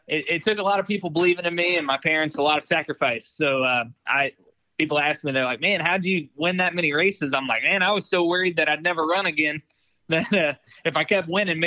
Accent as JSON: {"language": "English", "town": "St. Louis", "region": "Missouri", "country": "United States", "tie": "born or raised there", "said": "It's going to be cool to get back to my hometown of St. Louis"}